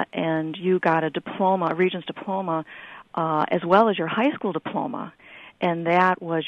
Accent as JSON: {"language": "English", "region": "New York", "country": "United States", "tie": "born or raised there", "said": "I grew up in New York State in the 60s and 70s when I went to school, and there were programs like this."}